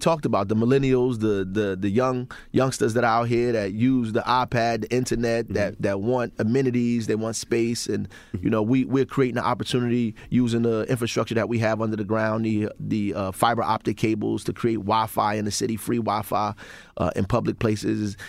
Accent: Newark, New Jersey, United States; I'm from Newark. That's what's up.

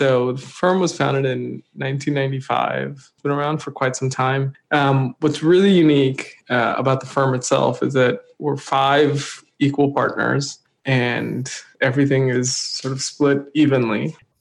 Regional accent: Maryland, United States; also born or lived in India / Utah; now in California, United States; So I'm originally from India. I grew up all over the U.S. Actually, I grew up. We spent a bunch of time in Utah, and then I primarily grew up in Maryland in the D.C. suburbs. And then I've been in California now for almost 20 years

